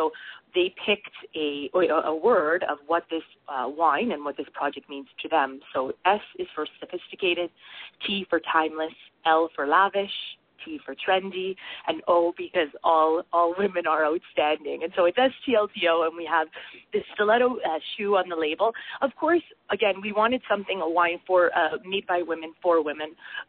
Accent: Canada; accent: Canadian; college in Toronto in Canada, so that's why I have a little accent. A lot of people point me out for my Canadian accent, so if you're picking that up, that's why.

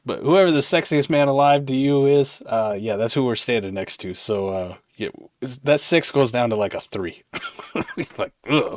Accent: Midwest, United States; I'm dumb. I'm from the Midwest. We probably spell it as one word.

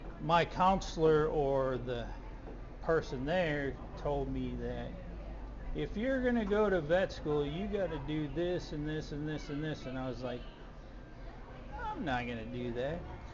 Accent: South Dakota, United States; I'm from South Dakota.

